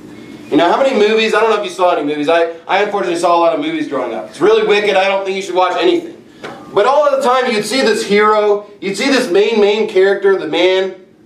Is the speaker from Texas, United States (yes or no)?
yes; Texas, United States; I grew up in Texas, so there's a lot of ox, there's a lot of cattle